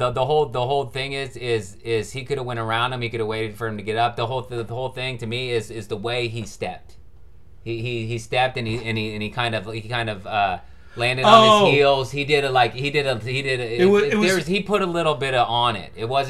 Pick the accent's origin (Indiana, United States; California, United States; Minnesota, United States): California, United States; And growing up in the Bay Area and with the Bay Area sports teams, I was so blessed.